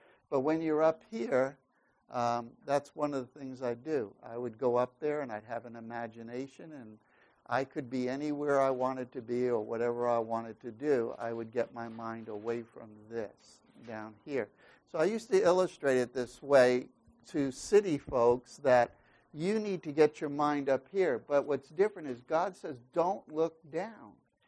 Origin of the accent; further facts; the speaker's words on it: New York City, New York, United States; I grew up in New York, and for a while I grew up in the city. And when I say city, I mean city. Probably at 7 years old, I was hopping subway trains and going around.